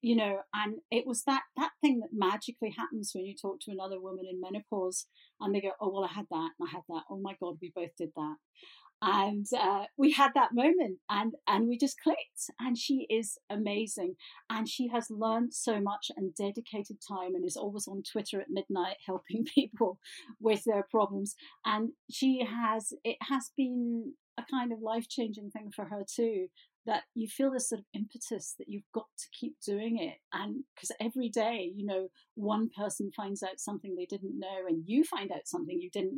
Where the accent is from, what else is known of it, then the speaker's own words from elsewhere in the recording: Glasgow, Scotland, United Kingdom; I'm a Glaswegian